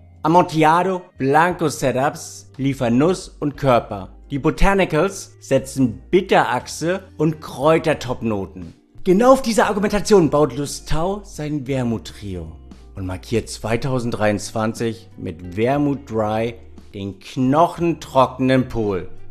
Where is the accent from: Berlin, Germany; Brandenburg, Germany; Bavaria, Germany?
Brandenburg, Germany; meine Kindheit irgendwo in der Nähe von Senftenberg.